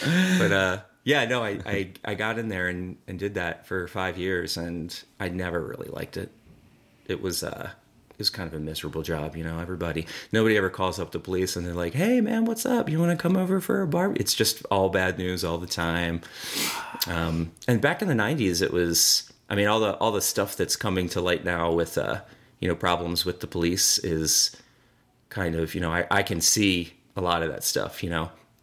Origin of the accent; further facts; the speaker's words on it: East Coast, United States; Well, yeah, I'm from the East Coast. I've been in many.